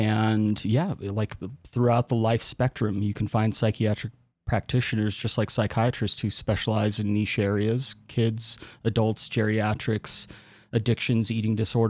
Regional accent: South Lake Tahoe, California, United States; so I grew up in South Lake Tahoe. That's where I went to high school.

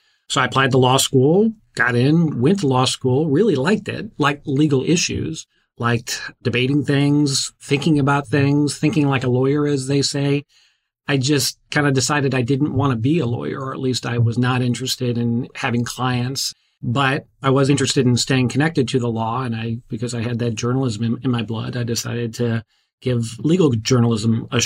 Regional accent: St. Louis, Missouri, United States; moved away as an adult; Yeah, well, I'm originally from St. Louis. I moved out to Washington, D.C. right after college and worked for a member of Congress for about 3 years.

